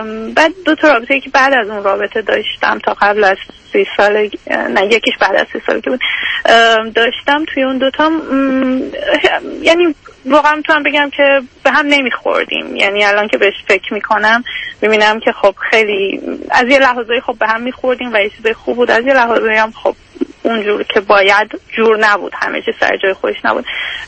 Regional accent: Iran; moved away as an adult; now in Canada; بعد از لیسانس هم که از ایران اومدم بیرون، فوق لیسانس هم و خارج از ایران خوندم، الان هم کانادا هستم به همراه خانوادم.

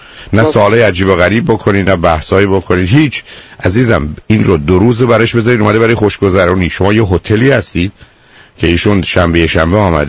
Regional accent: Iran; now in United States; ما بیشتر ایرانی هستیم حتی وقتی اینجا زندگی میکنن.

